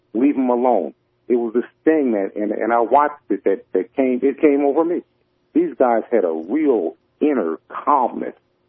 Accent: Pennsylvania, United States; But, you know, I was born and raised just outside of Philadelphia.

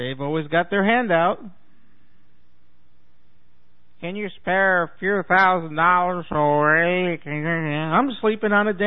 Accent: Brooklyn, New York, United States; As I told somebody once, I said, look, damn it, I'm from Brooklyn. We invented cursing.

